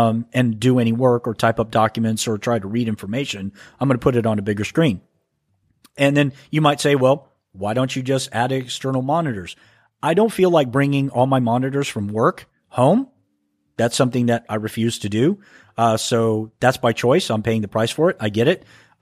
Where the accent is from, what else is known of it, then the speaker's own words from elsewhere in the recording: Texas, United States; accent: Texas; I had no idea how bad my Texas accent was until I heard myself on your podcast.